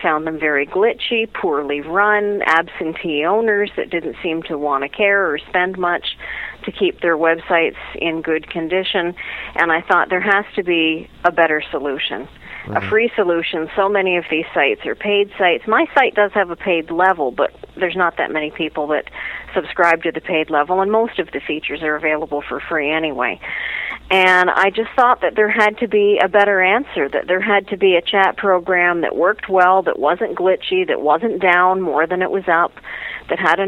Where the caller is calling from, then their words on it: Ontario, Canada; I'm from Ontario, Canada.